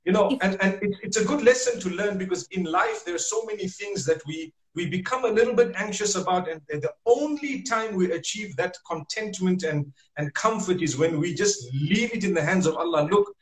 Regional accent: Zimbabwe; I come from Zimbabwe, so we're basically like a fourth world country, alhamdulillah.

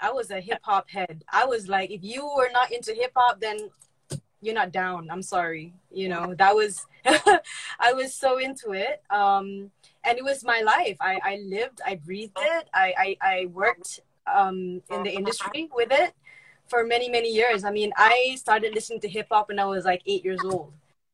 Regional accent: Kuala Lumpur, Malaysia; I'm from Kuala Lumpur, Malaysia, and I'm a former artist from Malaysia.

